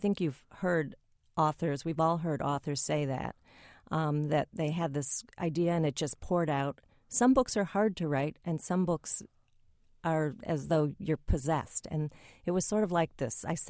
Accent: Chicago, Illinois, United States; I grew up in Chicago. That was my home museum

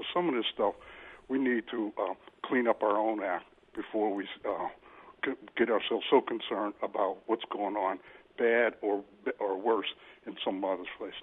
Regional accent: Pittsburgh, Pennsylvania, United States; I'm from Pittsburgh. I just visited my home.

